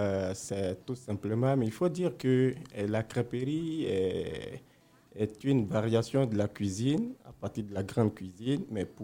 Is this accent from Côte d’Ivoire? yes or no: yes; Côte d’Ivoire; en tant qu'Ivoirien, qui est maître crêpier